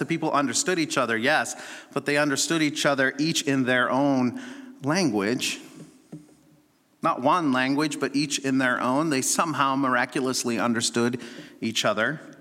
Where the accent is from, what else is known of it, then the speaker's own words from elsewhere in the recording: Lincoln, Nebraska, United States; because I grew up in Lincoln, Nebraska, and it seems silly to me now